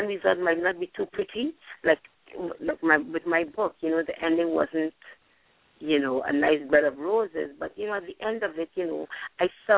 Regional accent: Trinidad & Tobago; You know, that I'm from Trinidad and Tobago, and there's this calypso

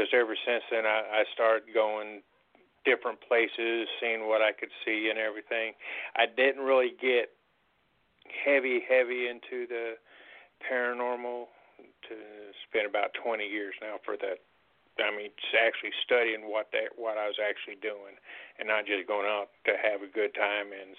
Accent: Texas, United States; Well, the town that I grew up in Texas, it's just a little small one flashing light town, population was 1,000, so not a whole lot to do there.

